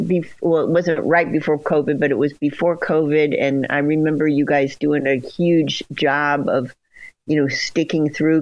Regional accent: California, United States; we are Californian, and yes, we have a close relationship with tech.

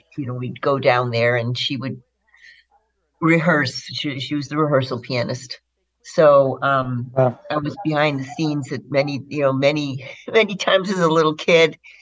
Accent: Chicago, Illinois, United States; I grew up in Chicago. And that was my orchestra.

